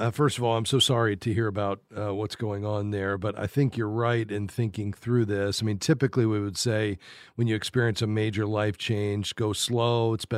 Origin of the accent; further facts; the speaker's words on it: Fort Lauderdale, Florida, United States; To Wes in Fort Lauderdale, my hometown.